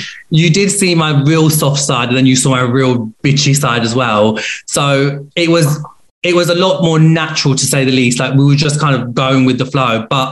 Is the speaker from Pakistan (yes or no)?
yes; Pakistan; I'm also Pakistani and my parents don't agree with what I do.